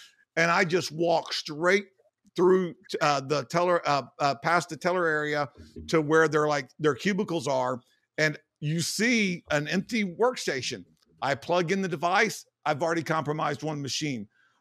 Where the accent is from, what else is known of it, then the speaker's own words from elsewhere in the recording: United States; because I'm a foreigner and it's like, and I'm American, which is, you know, another strike.